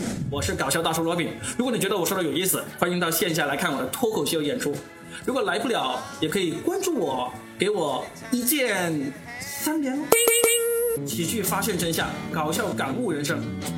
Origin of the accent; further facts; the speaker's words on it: Guangdong, China; 你看我一个广东人，另一个广东人过来跟我说